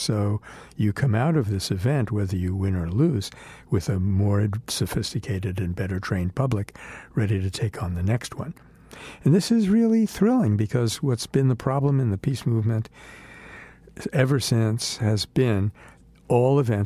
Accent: New York City, New York, United States; So in my hometown of New York City, in a vote that took place Monday night after 16 months of student pressure

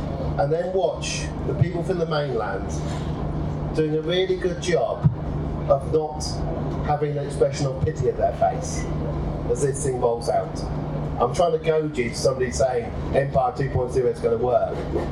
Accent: Oxford, South East England, United Kingdom; I grew up in Oxford. I was taken to see the car plant as a small boy.

